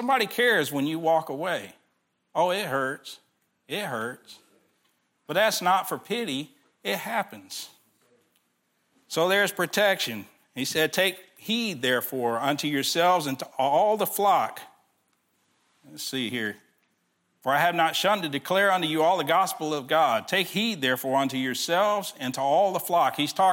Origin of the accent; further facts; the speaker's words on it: Texas, United States; Because I'm a Texan too.